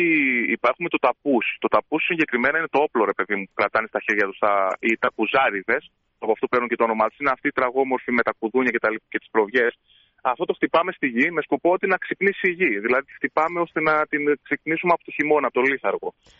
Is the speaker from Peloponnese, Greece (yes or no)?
no; Vamvakofyto, Central Macedonia, Greece; Εδώ στις Σέρρες εμείς είμαστε από το Βαμβακόφυτο Σερών.